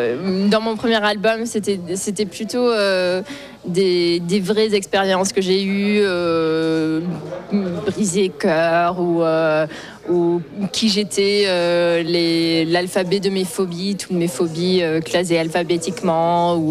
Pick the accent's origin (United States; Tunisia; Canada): United States; Donc, j'ai grandi aux États-Unis, mais j'ai eu toujours une partie assez française de moi.